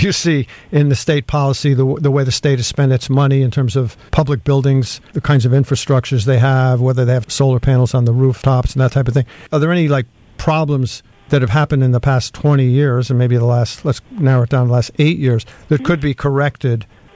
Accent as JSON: {"language": "English", "town": "Brantford", "region": "Ontario", "country": "Canada", "tie": "born or raised there", "said": "including folks from my hometown, Brantford"}